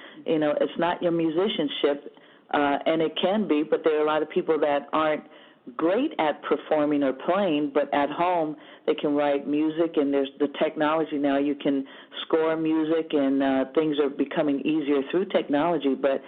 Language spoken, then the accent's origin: English; California, United States; I mean, I'm extremely proud of being born and raised in the Bay Area.